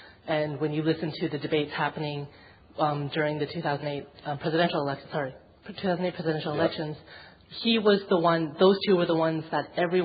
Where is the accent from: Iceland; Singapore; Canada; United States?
Canada; now in United Kingdom; As a Canadian coming to Britain, I was very impressed